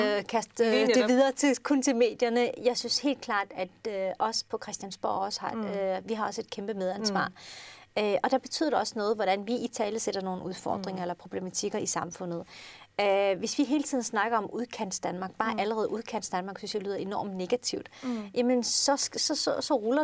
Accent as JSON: {"language": "Danish", "region": "Jutland", "country": "Denmark", "said": "Nu kommer jeg selv fra Jylland, så jeg har boet forskellige steder i landet."}